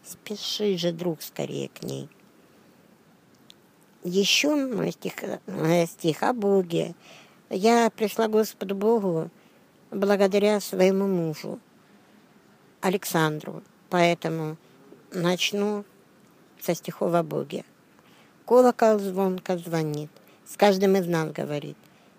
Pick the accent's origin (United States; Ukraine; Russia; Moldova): Ukraine; Luhansk, Luhansk Oblast; Я родом из Луганска.